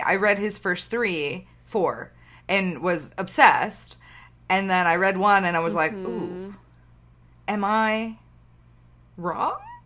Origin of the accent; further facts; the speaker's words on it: Pennsylvania, United States; And I'm from Pennsylvania.